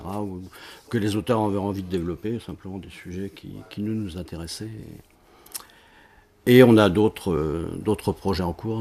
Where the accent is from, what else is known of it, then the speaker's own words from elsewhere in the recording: Châteaudun, Centre-Val de Loire, France; je suis un Beauceron pure souche, puisque né à Châteaudun il y a 67 ans. Donc j'ai suivi ma scolarité à Châteaudun